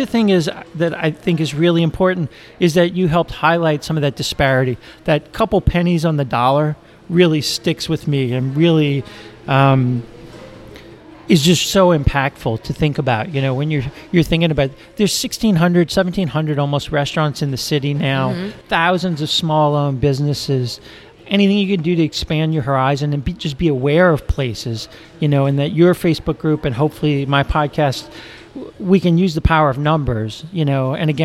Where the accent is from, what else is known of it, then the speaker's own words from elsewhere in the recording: New Orleans, Louisiana, United States; I laughed because I thought I grew up in Gentilly again.